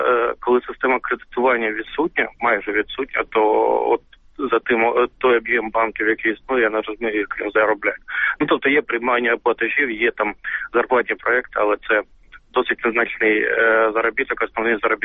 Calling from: Kyiv, Ukraine

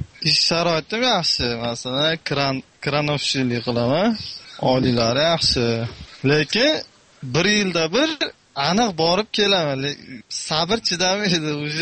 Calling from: Ufa, Bashkortostan, Russia; Men Rossiyadan. Ufa shahridan.

